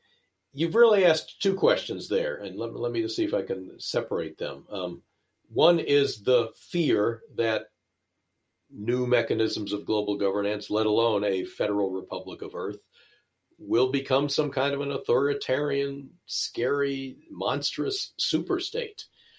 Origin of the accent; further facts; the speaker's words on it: United States; I'm an American and I love my country